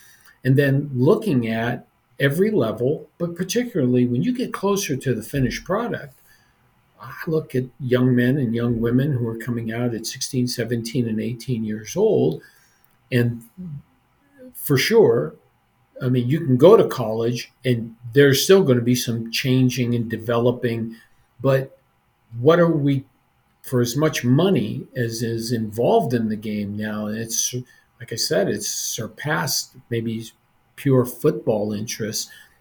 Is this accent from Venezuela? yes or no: no; Ohio, United States; I mean, I grew up in Northeastern Ohio. I didn't have paid youth coaches. It was very ethnic in the community that I grew up in.